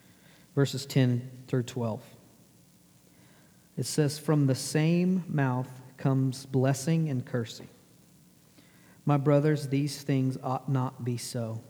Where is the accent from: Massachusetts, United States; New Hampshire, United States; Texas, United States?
Texas, United States; I grew up in Texas.